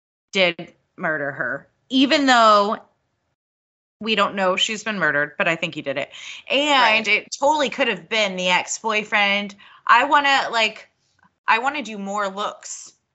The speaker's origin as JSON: {"language": "English", "region": "Texas", "country": "United States", "said": "Fair enough. I am from Texas and I get very confused because it takes you days and days to drive across this fucking state."}